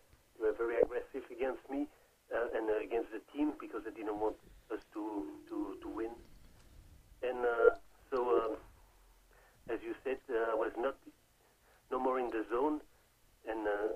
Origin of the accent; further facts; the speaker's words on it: Belgium; first language French; English is a second language; I'm from Belgium. I'm a French speaker, so I'm not... my English is not English, not my mother tongue